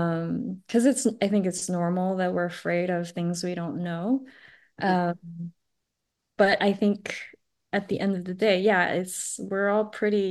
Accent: Montreal, Quebec, Canada; first language French; also born or lived in Taiwan / Toronto; I was born in Taiwan. I grew up in Montreal, speaking French, and then moved to Toronto when I went to a French high school.

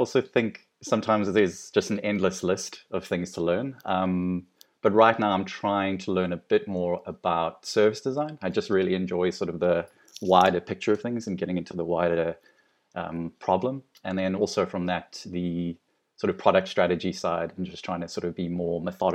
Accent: South Africa; now in London, United Kingdom; Originally from sunny South Africa, and I've been living and working in London for now 10 years.

